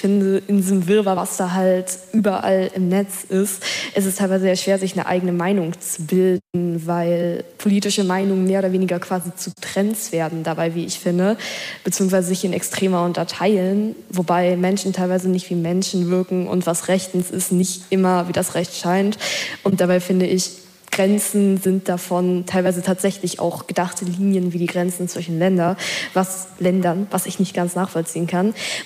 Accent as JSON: {"language": "German", "town": "Rostock", "region": "Mecklenburg-Vorpommern", "country": "Germany", "said": "ich bin 14 Jahre, ich komme aus Rostock."}